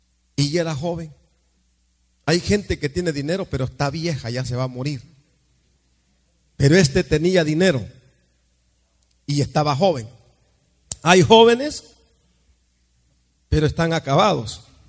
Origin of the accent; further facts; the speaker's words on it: El Salvador; ¿Sabe usted dónde yo soy, va? De allá de ese lugar, de El Salvador.